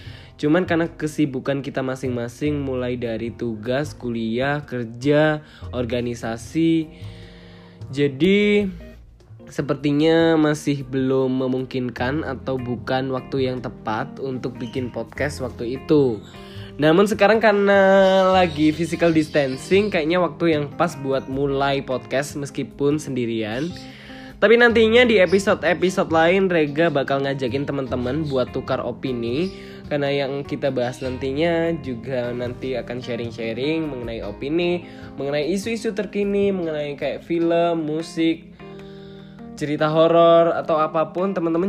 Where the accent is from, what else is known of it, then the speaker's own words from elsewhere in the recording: Malang, East Java, Indonesia; saya asli Malang. TK, SD, SMP, SMK saya di Malang. Sampai kuliah ini pun saya juga masih di Malang.